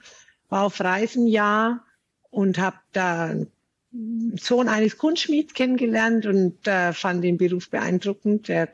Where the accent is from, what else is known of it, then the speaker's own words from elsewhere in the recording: Fürth, Bavaria, Germany; Ich bin also in Fürth aufgewachsen.